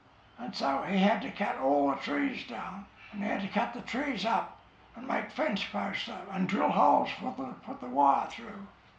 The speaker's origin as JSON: {"language": "English", "town": "Sandringham", "region": "Victoria", "country": "Australia", "tie": "born there", "said": "Well, I was born in Sandringham in Victoria. Parents are Australian. My grandparents are English."}